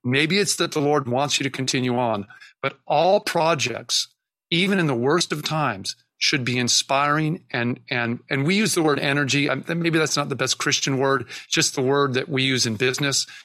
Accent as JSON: {"language": "English", "town": "Seattle", "region": "Washington", "country": "United States", "said": "because I am from Seattle, is we're pretty good at tech."}